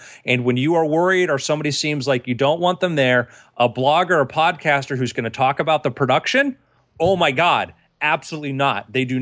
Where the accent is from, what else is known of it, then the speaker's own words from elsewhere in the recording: Fort Lauderdale, Florida, United States; David Copperfield was shooting a TV special in my hometown in Fort Lauderdale.